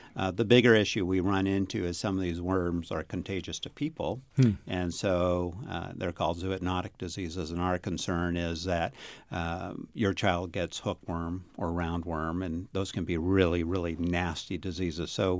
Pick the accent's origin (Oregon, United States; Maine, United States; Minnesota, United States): Maine, United States; also born or lived in Michigan / New Hampshire; I grew up in Maine. I went to college at Michigan State and came back and worked in New Hampshire.